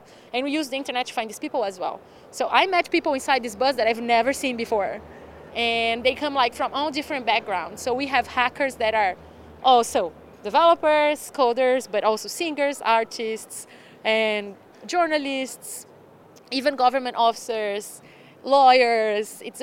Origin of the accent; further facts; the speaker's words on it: Brazil; I am from Brazil